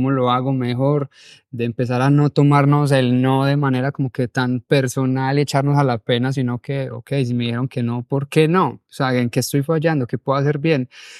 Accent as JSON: {"language": "Spanish", "country": "Colombia", "said": "Y yo creo que eso es lo que nos hace falta como que interiorizar y creérnosla como colombianos."}